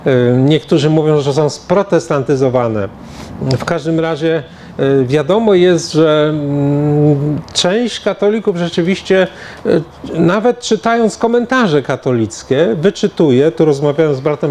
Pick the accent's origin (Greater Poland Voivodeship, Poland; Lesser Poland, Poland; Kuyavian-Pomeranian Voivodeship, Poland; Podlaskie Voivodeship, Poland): Kuyavian-Pomeranian Voivodeship, Poland; Toruń; z mojego rodzinnego miasta Torunia